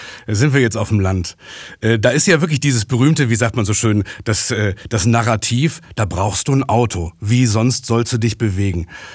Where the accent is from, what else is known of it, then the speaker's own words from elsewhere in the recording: North Rhine-Westphalia, Germany; Ich komme ja auch aus Münsterland.